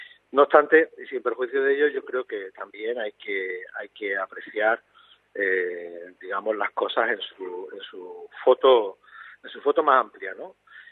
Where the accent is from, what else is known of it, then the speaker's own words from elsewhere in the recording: Málaga, Andalusia, Spain; como malagueño